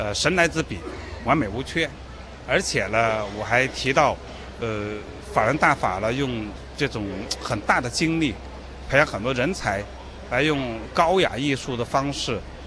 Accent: Chongqing, China; 他却躲在了我的家乡重庆唱红歌

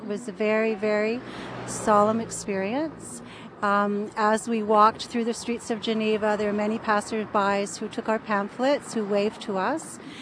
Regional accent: Canada; As a Canadian, I would really like Canada to be able to do a resolution

